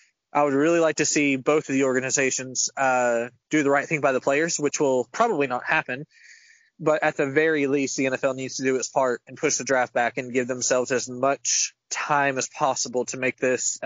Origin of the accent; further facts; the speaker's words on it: Jacksonville, Florida, United States; You know, I'm from Jacksonville and I will always root for that team.